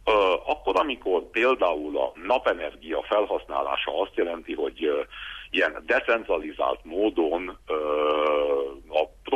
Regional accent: Transylvania, Romania; otthon Erdélyben, az erdélyi közvéleményben

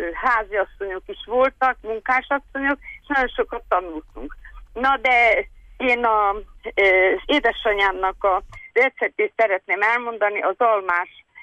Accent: Székely Land, Romania; Én Kis-Küpülő mentéről vagyok, Székelyföldről származom

